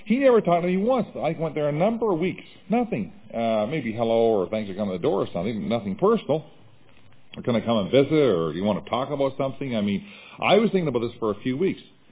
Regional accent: Nova Scotia, Canada; now in United States; Where I was raised in Nova Scotia, a lot of men coming over on fishing carried loaded rifles in their vehicles.

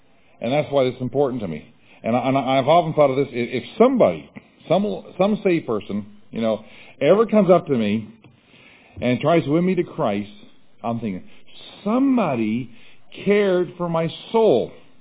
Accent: Nova Scotia, Canada; now in United States; Where I was raised in Nova Scotia, a lot of men coming over on fishing carried loaded rifles in their vehicles.

